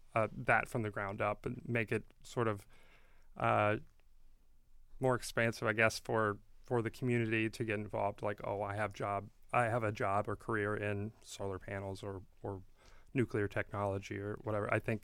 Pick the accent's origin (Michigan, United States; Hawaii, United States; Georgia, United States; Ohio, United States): Ohio, United States; Cincinnati; Yeah, I mean, I'm from Cincinnati, so okay. I moved up here.